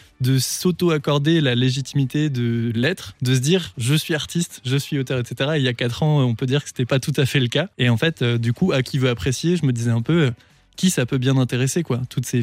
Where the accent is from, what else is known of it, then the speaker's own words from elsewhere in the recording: Strasbourg, Grand Est, France; Je suis originaire de Strasbourg, les rues que je connais si bien, tous les souvenirs et tout.